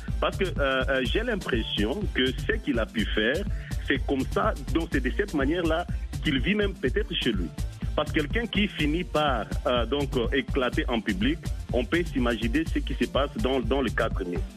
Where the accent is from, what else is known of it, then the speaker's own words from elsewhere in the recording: DR Congo; on est Congolais.